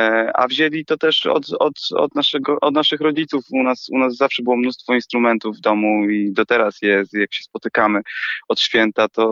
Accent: Opole, Opole Voivodeship, Poland; jestem z Opola

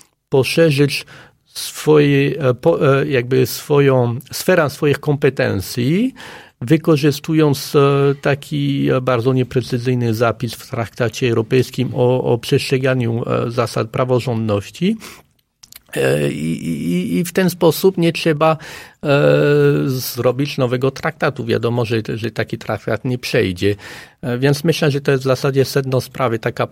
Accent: France; Sam jako Francuz

